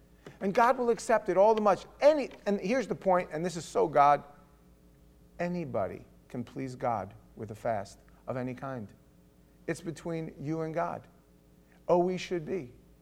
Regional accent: New York, United States; like I grew up in New York, Spanish-speaking people.

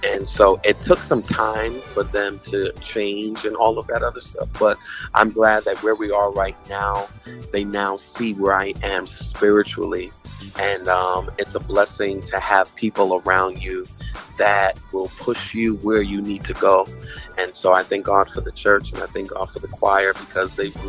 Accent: Brooklyn, New York, United States; Brooklyn, New York. That's where we're all from.

